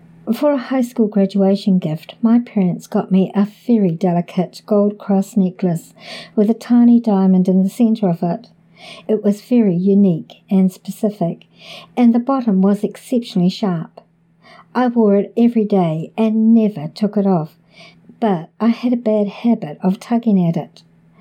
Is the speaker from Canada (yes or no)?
yes; Canada; now in Los Angeles, United States; I want to note that I am from Canada and the oldest in my family